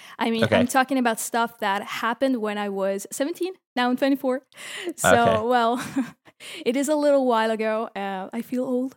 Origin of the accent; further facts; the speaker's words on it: Italy; English is a second language; I'm from Italy.